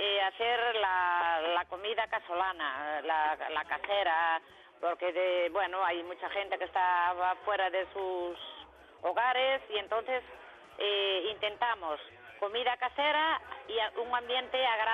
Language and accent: Spanish; Galicia, Spain; Soy gallega y, bueno, pues tenemos un tiempo ahora estupendo para comer un buen cocidito gallego.